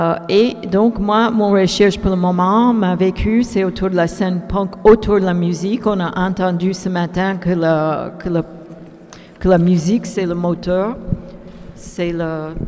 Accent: Detroit, Michigan, United States; French is a second language; moved away; J'ai vécu et photographié la scène punk et pré-punk dans ma ville natale de Détroit.

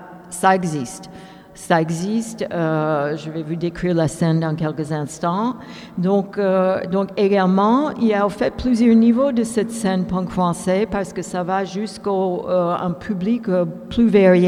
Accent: Detroit, Michigan, United States; French is a second language; moved away; J'ai vécu et photographié la scène punk et pré-punk dans ma ville natale de Détroit.

